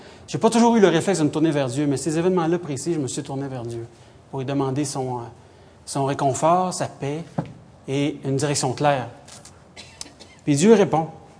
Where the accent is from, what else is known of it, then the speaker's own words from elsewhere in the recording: Sherbrooke, Quebec, Canada; now in Montreal, Canada; je me suis souvenu du jour où je suis parti de Sherbrooke. J'ai grandi à Sherbrooke pour m'en venir à Montréal, la grande ville.